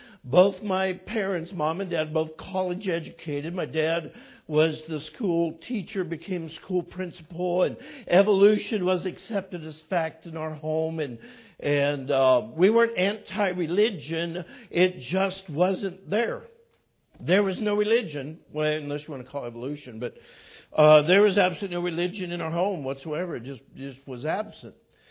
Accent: California, United States; I grew up in California, up in the mountains by Yosemite National Park

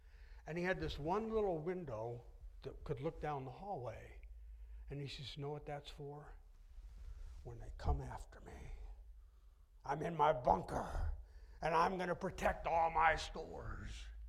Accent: New York, United States; I grew up in New York State, so it was not far from where he lived.

